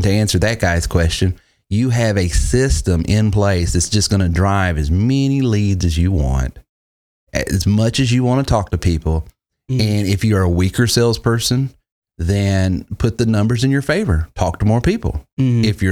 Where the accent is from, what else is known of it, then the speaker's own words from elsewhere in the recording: the South, United States; Well, I mean, I grew up in the South, and car dealers are some of my kinfolk